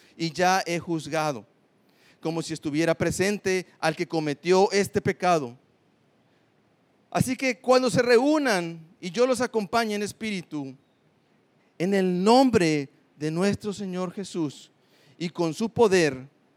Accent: Coatzacoalcos, Veracruz, Mexico; Yo vengo de Coatzacoalcos y allá es una ciudad que está llena de arena por todos lados.

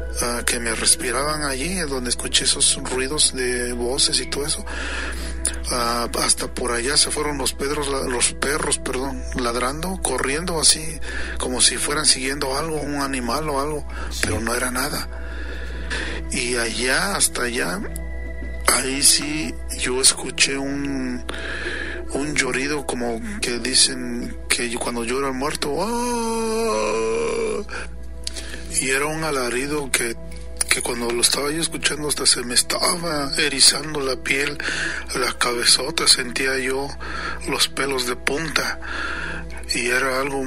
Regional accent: Oaxaca, Mexico; En mi pueblo, en la Mixteca oaxaqueña. Les mando un gran saludo desde aquí de Oaxaca

